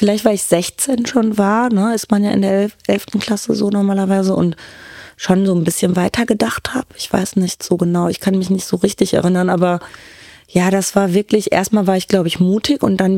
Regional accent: Duisburg, North Rhine-Westphalia, Germany; ich bin in Duisburg-Neudorf aufgewachsen, das ist da, wo die Uni ist, alle und wo der Zoo ist.

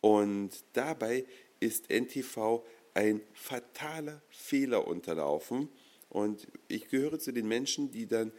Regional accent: Germany; Ich bin ja in der DDR aufgewachsen

